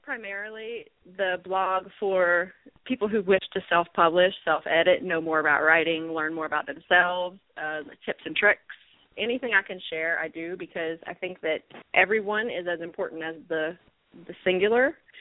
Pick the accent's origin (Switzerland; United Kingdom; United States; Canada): United States; Louisiana; also born or lived in Tennessee; now in Georgia, United States; But I grew up in Louisiana and lived in Tennessee for a while, and now I live in Georgia.